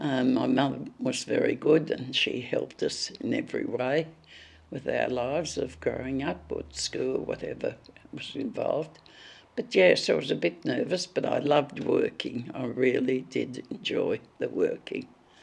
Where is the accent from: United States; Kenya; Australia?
Australia; Brighton, Victoria; born there; I was born in Brighton, Victoria.